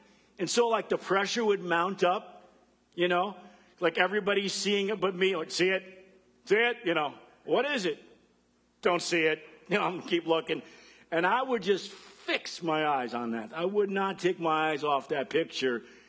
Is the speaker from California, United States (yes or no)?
no; Rockford, Illinois, United States; moved away; we were born and raised in Rockford. And so, yeah, I'm a Bears fan living in Wisconsin, so I have endured persecution. But I left Rockford in 1989.